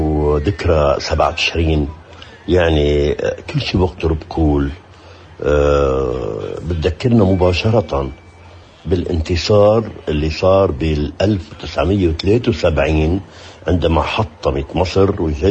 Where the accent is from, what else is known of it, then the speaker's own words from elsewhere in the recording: Lebanon; أنا كعربي كإنسان بدم تجري العروبي، مش فقط كلبناني